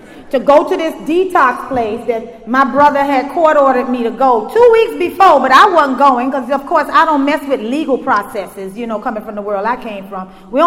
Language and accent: English; Miami, Florida, United States; She already told you I'm from Miami, Florida.